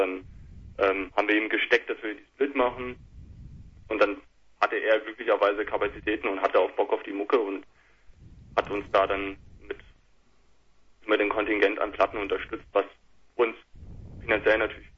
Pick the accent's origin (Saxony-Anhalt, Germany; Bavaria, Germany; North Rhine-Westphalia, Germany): Saxony-Anhalt, Germany; Quedlinburg; ich komme halt auch aus der Ecke ursprünglich. Also Simon und ich kommen beide aus der Nähe Quedlinburg.